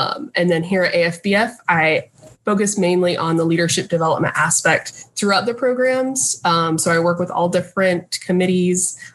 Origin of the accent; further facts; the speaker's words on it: New Smyrna Beach, Florida, United States; Well, I grew up in New Smyrna Beach, Florida, and I did not grow up in agriculture